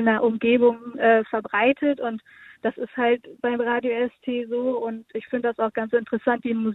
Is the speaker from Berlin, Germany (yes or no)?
no; Wettringen, North Rhine-Westphalia, Germany; Ja, ich komme halt auch aus Wettringen